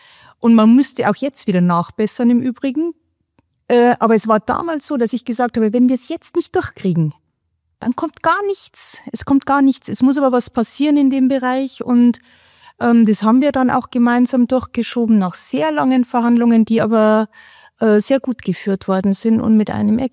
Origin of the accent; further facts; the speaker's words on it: Bavaria, Germany; wir sind halt alle aus Bayern und dann ist Berlin immer 500 Kilometer weg.